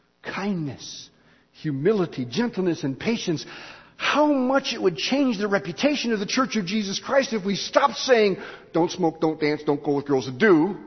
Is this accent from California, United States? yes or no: no; Wheaton, Illinois, United States; I was raised in the Midwest in a town which was a dry town. It was a dry town because it was dominated by a school which was a dry school, Wheaton College.